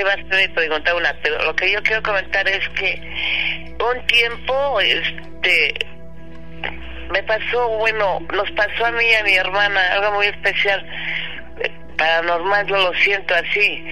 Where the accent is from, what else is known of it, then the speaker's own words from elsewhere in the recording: Morelia, Michoacán, Mexico; yo soy de Morelia, Michoacán, mi mamá también.